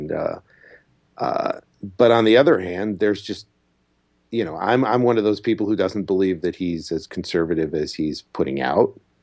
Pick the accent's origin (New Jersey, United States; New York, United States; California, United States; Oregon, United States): New York, United States; I mean, I'm from New York. I've known him for 20 years, 30 years here